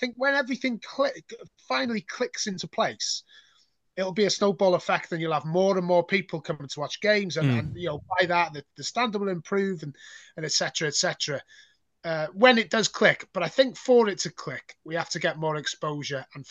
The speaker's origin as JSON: {"language": "English", "region": "Wales", "country": "United Kingdom", "said": "as a Welshman who wants to see our coefficient improve"}